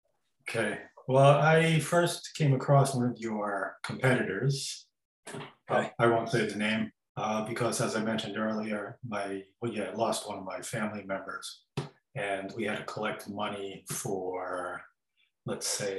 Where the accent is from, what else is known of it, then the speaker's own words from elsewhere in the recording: Queens, New York, United States; also born or lived in Long Island; New York, born in Queens.